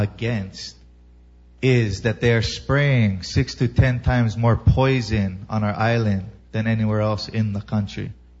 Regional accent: Hawaii, United States; You know, I grew up in the North Shore. We have a really tight community up there. Real local style, country style.

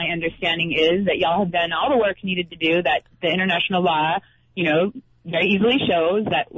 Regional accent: Washington, United States; now in Kauai, United States; I'm a transplant from Washington State over here. Love Kauai so much

